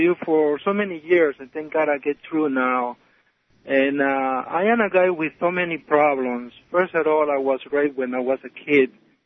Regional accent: Peru; English is a second language; Yes, I am from Peru.

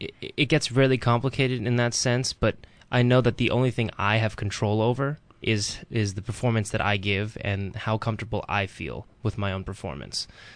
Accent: New York, United States; I mean, growing up in New York, I haven't really been too affected.

